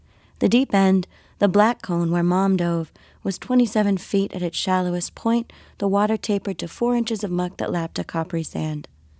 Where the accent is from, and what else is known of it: Florida, United States; born or raised there